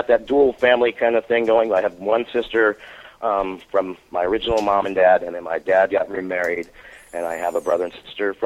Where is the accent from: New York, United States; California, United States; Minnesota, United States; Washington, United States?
California, United States; San Francisco; I mean, growing up in San Francisco, and I was living in the city at that time